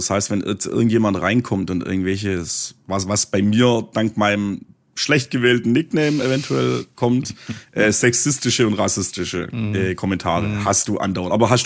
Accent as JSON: {"language": "German", "region": "Baden-Württemberg", "country": "Germany", "accent": "Swabian", "said": "dank meinem schwäbischen Dialekt, nur Schwaben"}